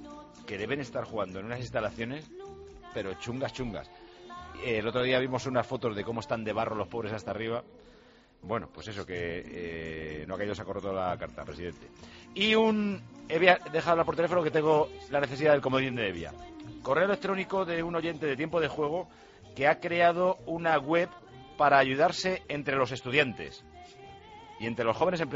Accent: Madrigal de las Altas Torres, Castile and León, Spain; Soy de Madrigal de las Altas Torres.

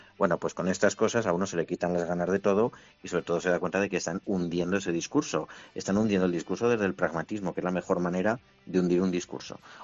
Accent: Zaragoza, Aragon, Spain; now in Madrid, Spain; nos pasa a los exiliados en Madrid que somos de Zaragoza

